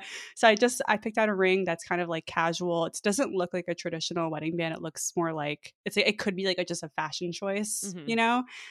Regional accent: New York, United States; now in Mountain View, United States; I don't know. I'm new here. Okay. And I'm from New York.

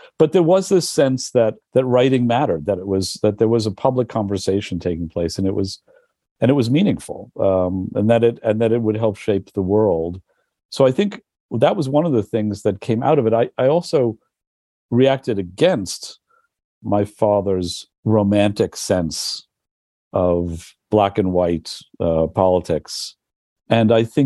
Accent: New York City, New York, United States; growing up in the Village, it was a much more of a community. It was much more middle class. It had still a large Italian population, mostly working class.

